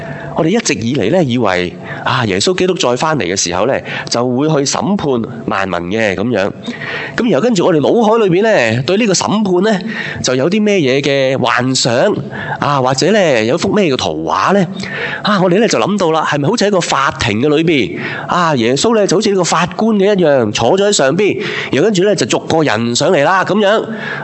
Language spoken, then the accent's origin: Cantonese; Hong Kong; 这个呢 就是我哋香港人